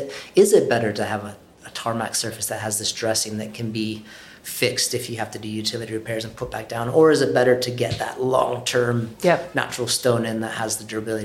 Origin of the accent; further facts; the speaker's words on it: United States; so I'm American, so I was enrolled in college, university if you have it